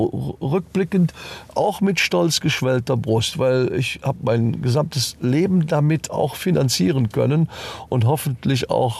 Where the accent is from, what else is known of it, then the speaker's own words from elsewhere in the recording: Schlebusch, North Rhine-Westphalia, Germany; Ich bin in Schlebusch geboren und werde ewig ein Schlebischer Junge bleiben.